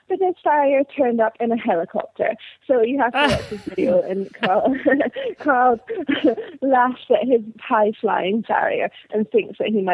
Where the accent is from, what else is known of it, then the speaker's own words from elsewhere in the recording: Scotland, United Kingdom; I grew up in Scotland.